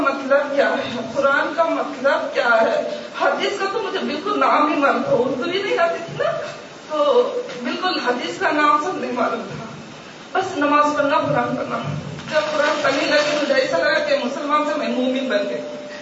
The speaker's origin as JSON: {"language": "Urdu", "town": "Chennai", "region": "Tamil Nadu", "country": "India", "said": "میں انڈیا مدراس سے ہوں. میں ایسی جگہ سے آئی ہوں کہ مجھے مسلمان کیا معلوم نہیں ہے، ہندو اور کرسچن تینوں ایسے مل کے رہتے ہیں"}